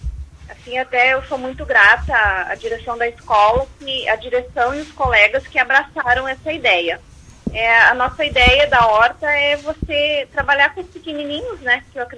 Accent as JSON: {"language": "Portuguese", "town": "Pinhal da Serra", "region": "Rio Grande do Sul", "country": "Brazil", "tie": "born or raised there", "said": "tinha uma horta na escola, lá no Pinhal da Serra, de onde eu sou natural."}